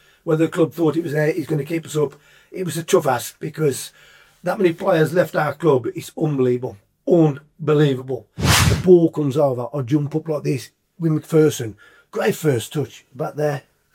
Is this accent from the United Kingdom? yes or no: yes; Tipton, West Midlands, United Kingdom; Now I'm from Tipton, born and bred, black country, and that's your full stop. Mm. Not a Brummie. No, Brummie.